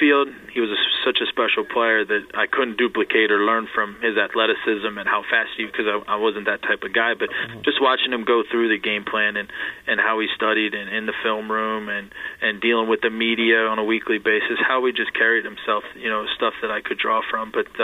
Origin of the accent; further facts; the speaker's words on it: West Chester, Pennsylvania, United States; I grew up just outside Philadelphia in Westchester. Spent 10 years living there, and then, you know, went on to college.